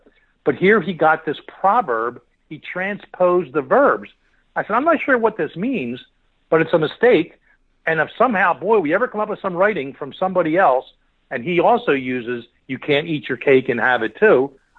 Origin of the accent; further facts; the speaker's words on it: Philadelphia, Pennsylvania, United States; I grew up in Philadelphia, and I've sort of worked my way out of traditional Philadelphia dialect features.